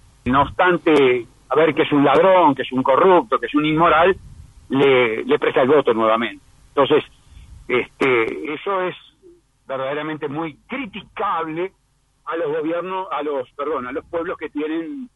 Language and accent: Spanish; Uruguay; inmigrante francés en Uruguay, pero yo soy uruguayo y no tengo más que esa ascendencia de mi abuelo